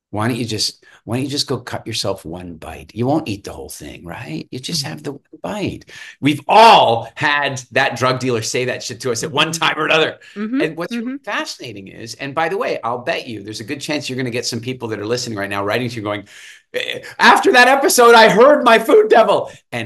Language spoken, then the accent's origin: English; Canada; also born or lived in South Africa; I'm originally from Canada, South Africa, but then Canada.